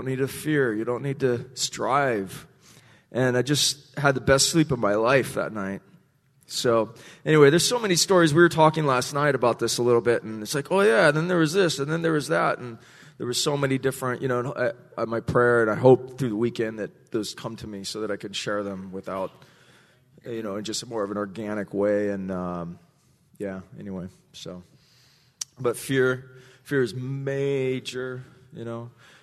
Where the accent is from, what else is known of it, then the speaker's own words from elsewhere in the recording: Hawaii, United States; it brought me back to my childhood growing up in Hawaii.